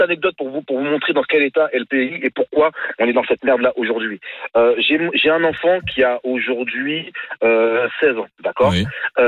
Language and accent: French; Île-de-France, France; Moi, je suis du Val d'Oise. J'habite dans la région. Enfin, j'habite dans la région. Je connais Taverny, je connais tout ça.